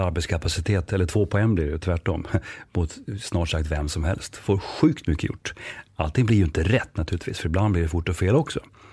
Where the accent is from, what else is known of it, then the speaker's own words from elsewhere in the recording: Norrland, Sweden; Kanske hörs på min dialekt att jag kommer norrifrån. När jag blev ivrig så brukade det komma igenom mer.